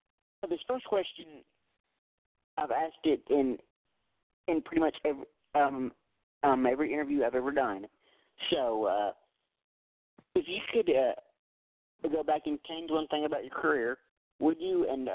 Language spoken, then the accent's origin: English; Tennessee, United States; You know, I'm a southern boy myself. I'm from Tennessee, born and raised.